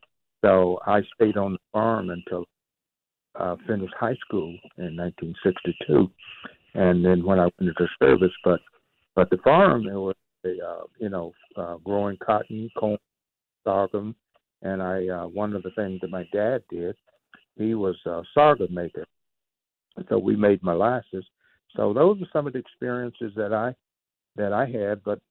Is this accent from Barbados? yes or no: no; Mississippi, United States; Well, in growing up in Mississippi, I think if you have a picture of black families growing up in Mississippi in the 1940s, 50s, and the 60s in the Civil Rights era